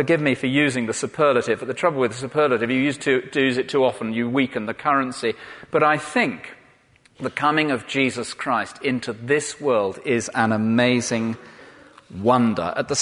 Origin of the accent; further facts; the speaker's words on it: South West England, United Kingdom; because I grew up in the West Country, and so I know what they look like.